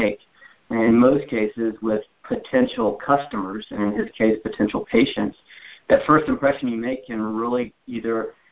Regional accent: Decatur, Alabama, United States; also born or lived in Greenville, South Carolina; And I grew up in North Alabama, Decatur. Spent a little bit of time in Greenville, South Carolina.

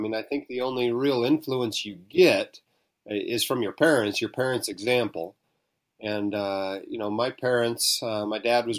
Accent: Anchorage, Alaska, United States; Well, I actually grew up in Alaska. In Anchorage. I spent the first 18 years of my life there, almost never left the state.

